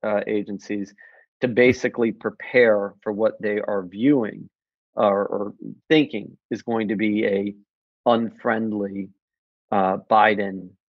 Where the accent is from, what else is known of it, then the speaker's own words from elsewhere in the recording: United States; I think of myself as a filmmaker as a journalist and as an activist, but also as an American.